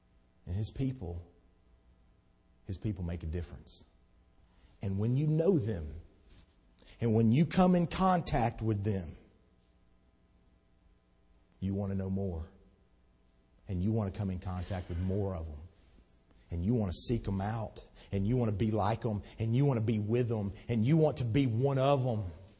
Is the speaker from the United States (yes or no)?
yes; Tullahoma, Tennessee, United States; people ask, where are you from? From Tullahoma, Tennessee.